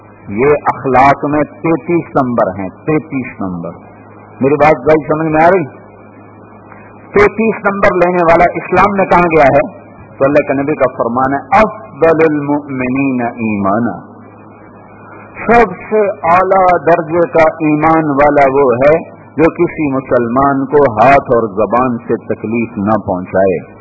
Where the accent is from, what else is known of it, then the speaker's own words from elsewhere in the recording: Multan, Punjab, Pakistan; چھوٹے ملتان, میرا ضلع ملتان